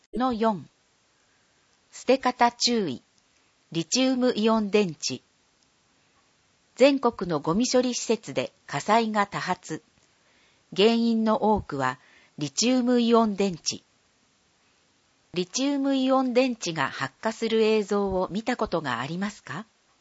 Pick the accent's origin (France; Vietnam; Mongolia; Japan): Japan; Hiroshima; 私は生まれも育ちも広島県内で、山や川、海に恵まれた広島が大好きです。